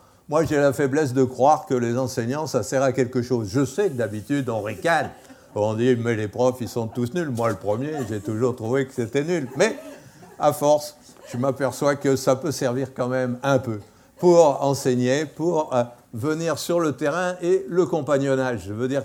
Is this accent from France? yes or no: yes; France; appuyé sur notre ambassade, évidemment, puisqu'on est français